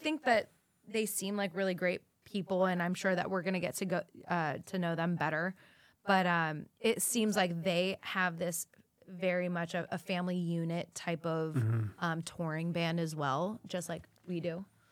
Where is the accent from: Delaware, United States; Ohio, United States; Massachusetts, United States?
Ohio, United States; Youngstown; oh, I'm from Youngstown. I have fans coming. Oh, my parents are from there, and I have family back in Ohio